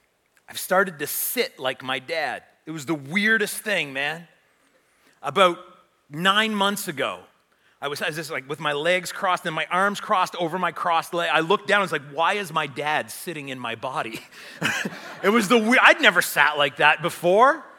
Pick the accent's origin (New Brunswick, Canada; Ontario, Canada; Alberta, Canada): New Brunswick, Canada; Sussex; By the way, I am a hick from Sussex.